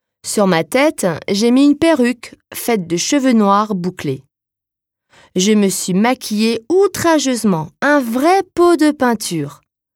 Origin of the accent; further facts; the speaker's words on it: Grand Est, France; Chez nous en Alsace, le plus gros des festivités avait commencé fin janvier